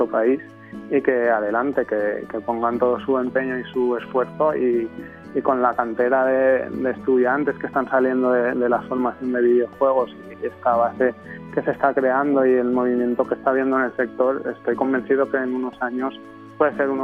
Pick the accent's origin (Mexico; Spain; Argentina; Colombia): Spain; Valencian Community; first language Valencian; Spanish is a second language; Y nos hacía especial ilusión poder contar este cuento en nuestra lengua materna, que es el valenciano.